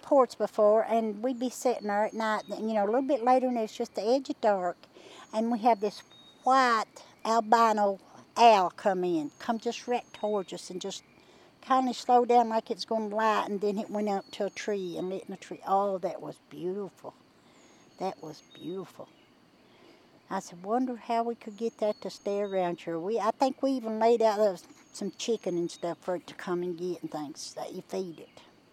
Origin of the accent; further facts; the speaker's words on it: Hazard, Kentucky, United States; I'm from Hazard, Kentucky, and we're down at Buckhorn at the park, and it is beautiful.